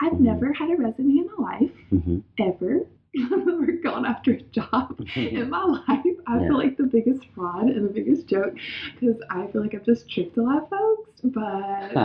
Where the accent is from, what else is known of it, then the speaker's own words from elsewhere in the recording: Louisiana, United States; So I grew up in South Louisiana on a farm in the middle of nowhere. I had zero neighbors, which killed me.